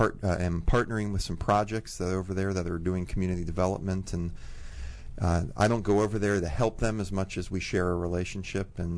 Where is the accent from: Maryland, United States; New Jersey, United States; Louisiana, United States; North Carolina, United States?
Maryland, United States; also born or lived in Washington, D.C., United States; I'm originally from D.C. I was born in D.C. and grew up in Maryland.